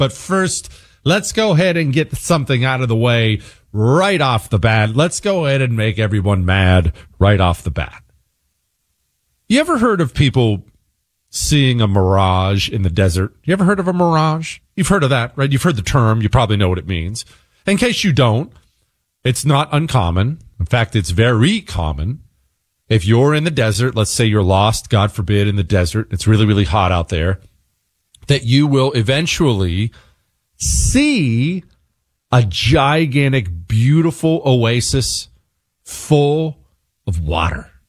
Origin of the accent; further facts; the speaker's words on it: Montana, United States; I come from Montana.